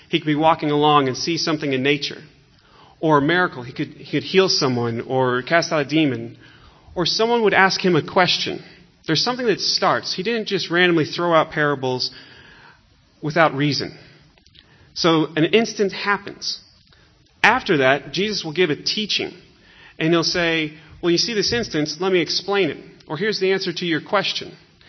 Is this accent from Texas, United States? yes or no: yes; Texas, United States; now in Jerusalem, Israel; I'm from Texas. And from time to time, I get a little homesick, because I miss things about Texas, like beef. And you have to live in Jerusalem to get that one.